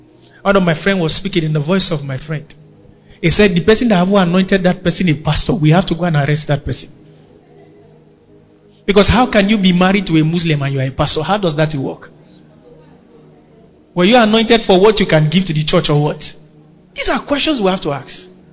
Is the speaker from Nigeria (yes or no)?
yes; Nigeria; I'm a Nigerian. We are really a strong people.